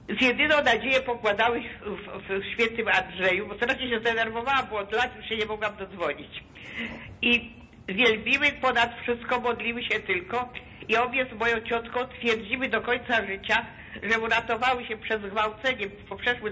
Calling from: Germany; Z Niemiec dzwonię.

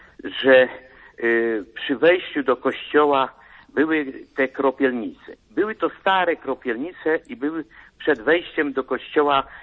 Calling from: Tychy, Silesian Voivodeship, Poland; dzwonię tutaj z Tychów, na Śląsku.

